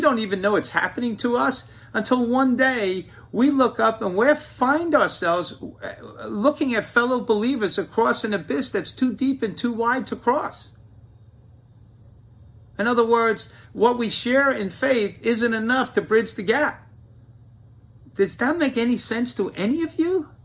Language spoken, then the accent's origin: English; Bronx, New York, United States; Most of you know I come from the Bronx.